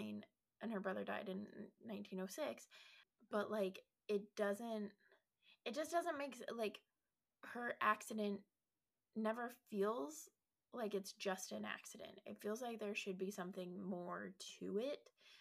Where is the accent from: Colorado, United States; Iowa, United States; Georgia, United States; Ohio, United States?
Colorado, United States; and I grew up in Colorado, and it was only Western.